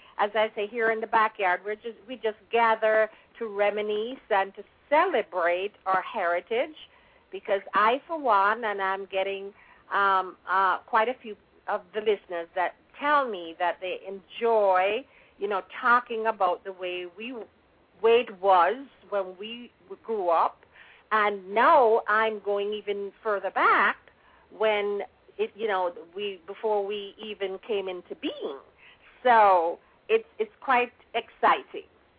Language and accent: English; Kingston, Jamaica; although I was born and raised in Kingston, you know, I spent so much time in Savlemar.